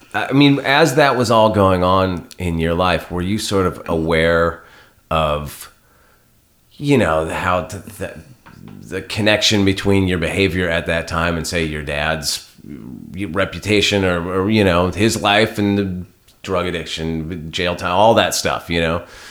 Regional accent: Santa Barbara, California, United States; it wasn't Memphis, it was LA, and I was growing up in Santa Barbara

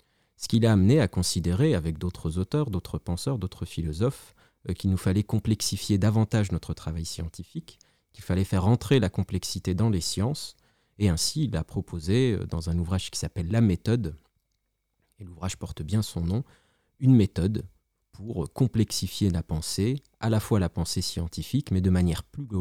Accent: France; qui globalement chez nous en France a plutôt commencé en mars

